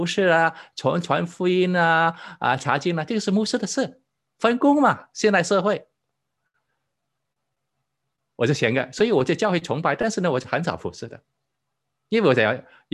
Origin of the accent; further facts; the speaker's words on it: Hong Kong; 我是在中学信主的，我在香港出生长大，在香港念中学。